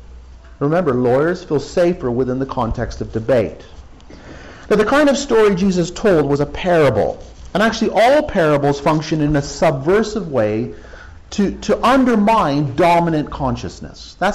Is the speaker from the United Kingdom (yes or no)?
yes; England, United Kingdom; I mean, if I, as an English person, was lying half dead in a ditch, I'd even accept help from a Scot.